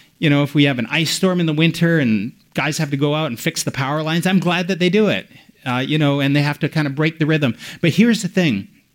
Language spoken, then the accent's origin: English; Canada; also born or lived in United States; I'm Canadian, but we lived a number of years in the U.S.